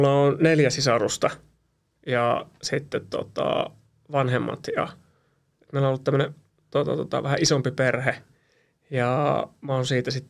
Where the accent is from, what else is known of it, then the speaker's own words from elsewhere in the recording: Korpilahti, Central Finland, Finland; Se on Korpilahti. Sieltä mä oon.